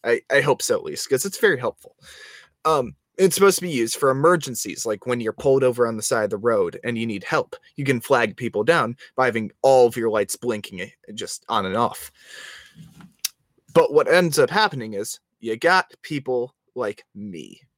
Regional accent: United States; But as an American, I look at, wow, this has been going on for 50 years.

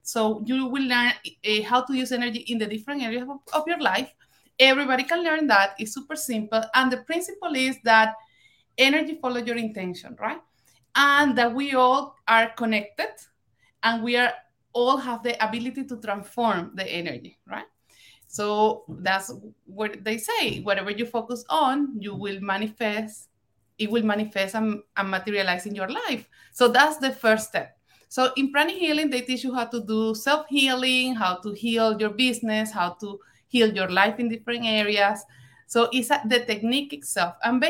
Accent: Venezuela; I'm from Venezuela

